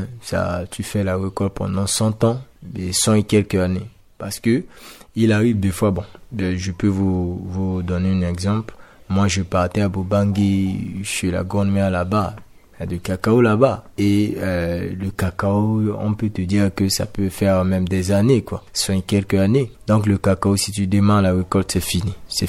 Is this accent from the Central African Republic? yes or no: yes; Central African Republic; Nous tous, nous sommes des Centrafricains.